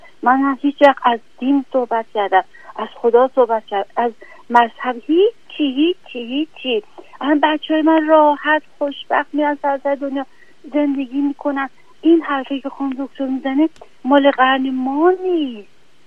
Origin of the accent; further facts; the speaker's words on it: Iran; moved away as an adult; من 63 سالمه، من ماما بودم، از ایران اومدم با یه بچه، بعد اینجا یه بچه دار شدم